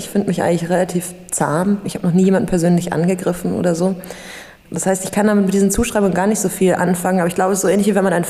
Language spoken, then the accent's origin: German; Bavaria, Germany; wenn ich jetzt so meine Jugend in Bayern schreiben würde, wäre es ein anderer Blick auf mich